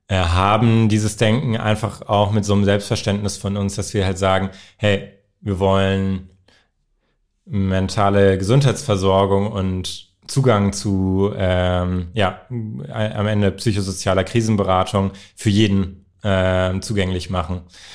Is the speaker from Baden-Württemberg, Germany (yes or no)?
no; Berlin, Germany; Ich bin in Berlin aufgewachsen